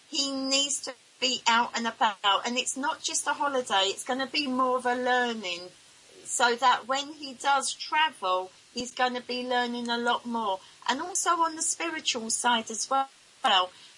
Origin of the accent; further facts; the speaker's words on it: England, United Kingdom; Sometimes I say something and I forget that I'm English